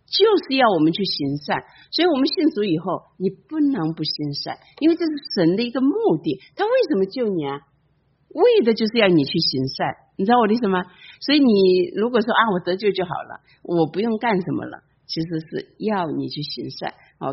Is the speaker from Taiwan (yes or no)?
no; China; now in United States; 我们从中国来美国怎么来的？坐飞机